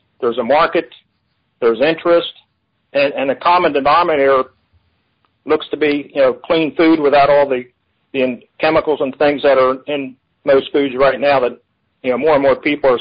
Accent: Maryland, United States; also born or lived in Pennsylvania; The big challenge for me was I'm from the Maryland, Pennsylvania area.

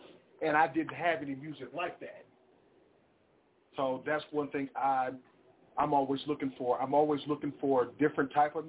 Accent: Kansas City, Missouri, United States; You know, and growing up in Kansas City, this was before microphones and all that.

